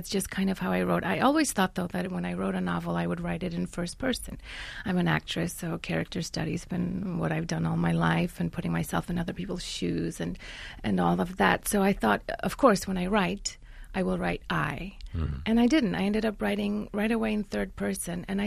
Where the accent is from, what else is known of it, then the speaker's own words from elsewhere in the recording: Kielce, Świętokrzyskie Voivodeship, Poland; Even the Polish girls in Kielce, my hometown, are different from the Polish girls in the neighborhood that I grew up in, that my grandmother's from, that my parents are from.